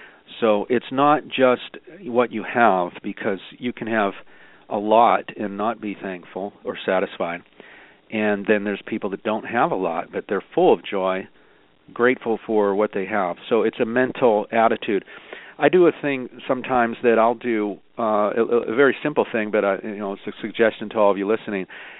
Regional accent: Pennsylvania, United States; moved away as an adult; now in California, United States; So, yeah, I'm grateful that we were able to move here to California. I grew up in Pennsylvania, and I really felt divine protection.

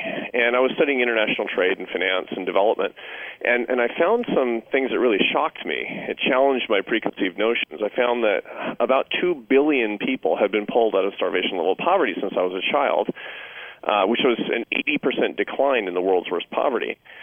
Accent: Seattle, Washington, United States; I grew up in Seattle, Washington, sort of a conventionally politically liberal family of artists and academics.

